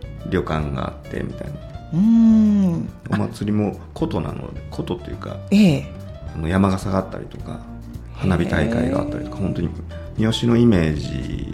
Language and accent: Japanese; Hiroshima, Japan; born there; で私は広島で生まれたんですけど、小さい時はよく両親連れて行かれてました。